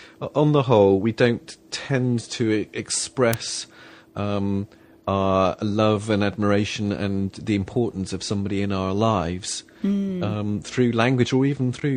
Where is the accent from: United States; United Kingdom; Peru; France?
United Kingdom; England; I mean, I don't know if I would class myself as typically British or English